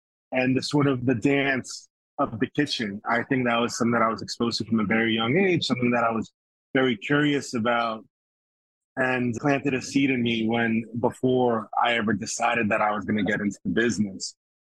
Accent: New York City, New York, United States; So I grew up in New York, specifically beyond just New York being a great melting pot, in Queens, where we just have the best sort of cuisines from all over the world.

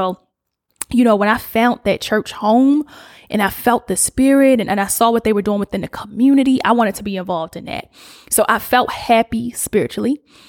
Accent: East Coast, United States; I'm from the East Coast. We like to see people that look like us.

